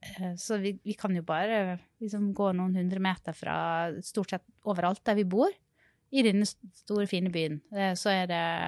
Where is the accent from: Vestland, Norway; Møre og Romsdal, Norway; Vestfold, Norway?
Møre og Romsdal, Norway; tidligere når jeg kommer fra Sunnmøre, og har vært veldig glad i disse toppene, uten trær.